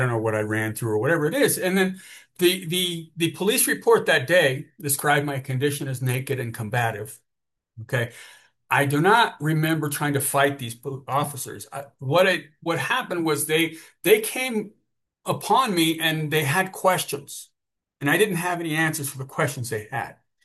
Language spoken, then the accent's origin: English; Texas, United States; I grew up in South Texas, a bunch of from white trash, basically.